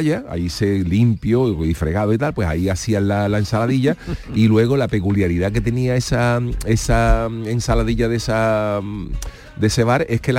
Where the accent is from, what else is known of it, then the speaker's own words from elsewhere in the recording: Cádiz, Andalusia, Spain; now in Seville province, Spain; Residente en la provincia de Sevilla, pero yo me considero gaditano